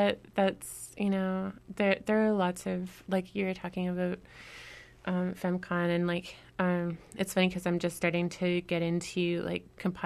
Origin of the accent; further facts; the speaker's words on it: Salt Spring Island, British Columbia, Canada; I grew up on Salt Spring Island and traveling quite a lot. I came from a musical family